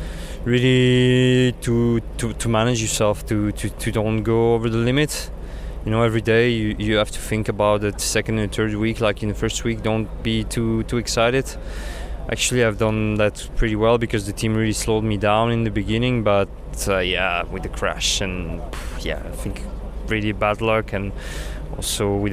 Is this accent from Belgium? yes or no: no; France; first language Russian; English is a second language; also born or lived in Italy; I'm born in Italy, grew up in France, parents cyclists, both Russians. At home I speak Russian. Then obviously, like, I grew up in France, I did all my studies, school in France, so that's two languages, then English. And yeah, I would say a little bit of Spanish